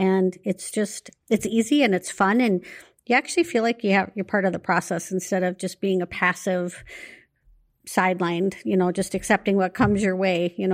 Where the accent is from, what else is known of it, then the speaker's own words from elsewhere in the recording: Minnesota, United States; I'm from Minnesota. I'm lucky enough to have Senator Klobuchar